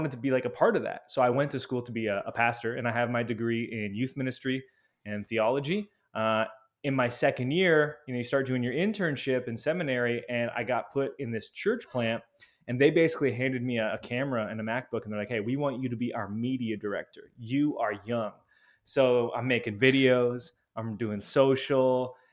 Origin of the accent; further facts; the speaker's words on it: Canada; Yeah, so I'm Canadian, grew up in a really small Baptist church